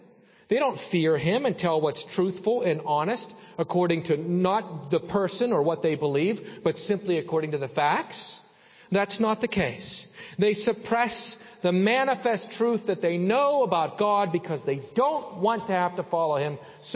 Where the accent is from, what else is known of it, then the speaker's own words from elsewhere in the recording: Saltsburg, Pennsylvania, United States; Growing up in Salzburg, the only place you had to go to do anything was Greensburg or Indiana, both about 18 miles away.